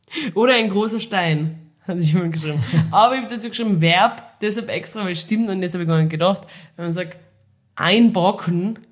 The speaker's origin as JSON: {"language": "German", "region": "Carinthia", "country": "Austria", "said": "Bei uns in Kärnten sagt man Glauben."}